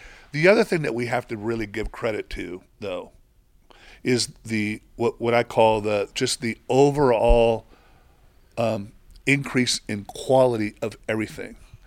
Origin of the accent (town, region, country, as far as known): Mexico; born or raised there